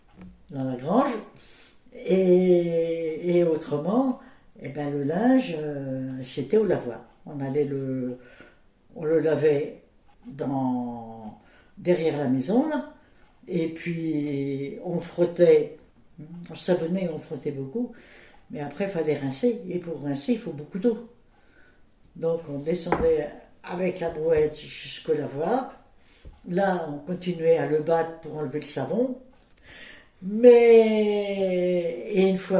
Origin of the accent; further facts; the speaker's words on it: Rennes, Brittany, France; born there; je suis née à Rennes le 7 mai 1944.